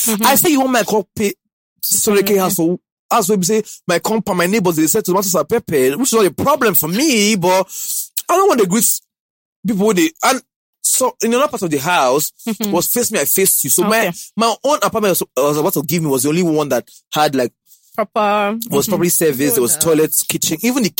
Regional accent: Warri, Delta, Nigeria; now in Lagos, Nigeria; You came from Ondo or Akure, you came from Ibadan, I came from Warri.

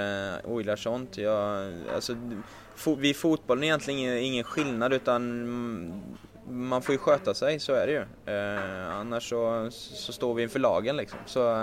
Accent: Uddevalla, Västra Götaland County, Sweden; also born or lived in Sunne; Jag är ju från Uddevalla från början, men min mamma var från Sunne, så vi flyttade dit när jag var 10 år.

